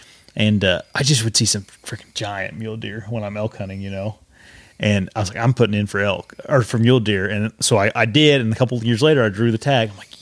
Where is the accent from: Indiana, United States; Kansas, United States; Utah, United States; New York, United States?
Indiana, United States; I'm from Indiana.